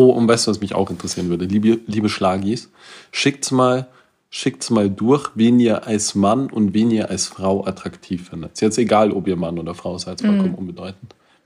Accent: Salzburg, Austria; Ich meine, ich als Salzburger brauche da nicht reden

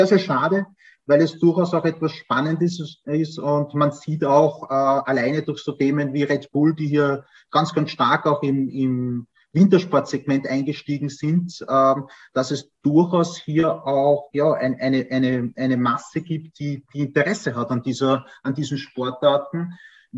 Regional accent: Austria; sind wir schon stolz drauf, glaube ich, auch als Österreicher, dass wir hier einen Verein haben, der Jahr für Jahr tolle Talente herausbringt

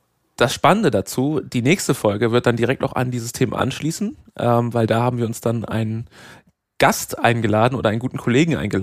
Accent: Solingen, North Rhine-Westphalia, Germany; Ich wohne ja gebürtig in Solingen

